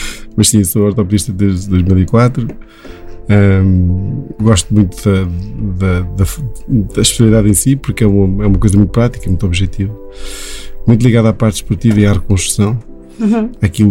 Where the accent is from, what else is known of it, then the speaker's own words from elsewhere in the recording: Tondela, Centro, Portugal; Eu sou de Tondela naturalmente, mas o sítio onde eu moro, onde eu tenho os meus amigos, a minha família, onde eu cresci, onde eu vivo, chama-se Mosteiro de Fragas.